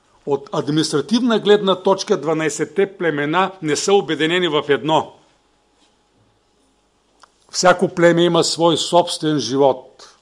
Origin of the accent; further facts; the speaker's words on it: Dzhulyunitsa, Veliko Tarnovo Province, Bulgaria; стигнете разклона за село Джулюница, моето родно село